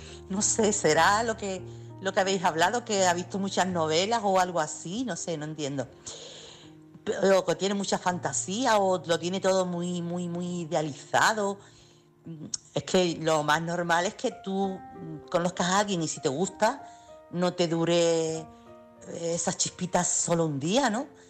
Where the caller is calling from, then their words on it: Chiclana, Andalusia, Spain; corresponsal de Chiclana.